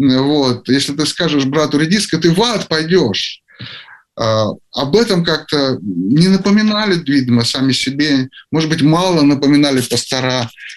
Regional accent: Ukraine; also born or lived in Russia; Да, я вырос на Украине.

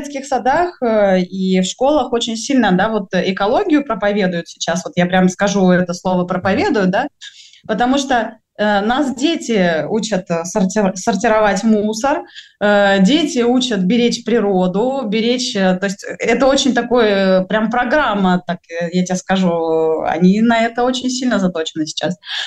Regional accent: Stavropol Krai, Russia; учитывая юг, да, я выросла в Ставропольском крае

